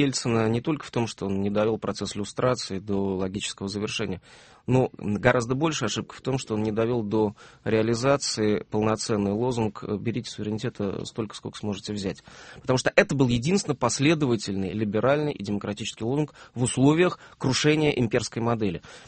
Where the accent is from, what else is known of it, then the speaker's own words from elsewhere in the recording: Saint Petersburg, Russia; мы все петербуржцы